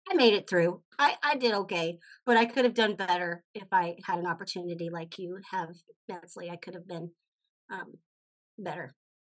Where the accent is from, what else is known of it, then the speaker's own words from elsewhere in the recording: Texas, United States; I grew up in Texas, so you can imagine Texas, everything's big.